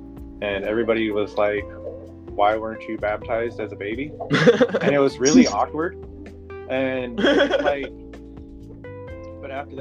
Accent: Lake City, Iowa, United States; Like, in that out there is Lake City, Iowa. It's a really small town. It was like 1,200 people or something like that. Half the population was over the age of 65.

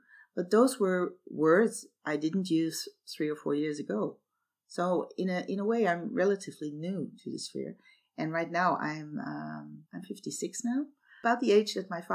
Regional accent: Amsterdam, North Holland, Netherlands; English is a second language; Well, I am from Amsterdam. We're a delta country.

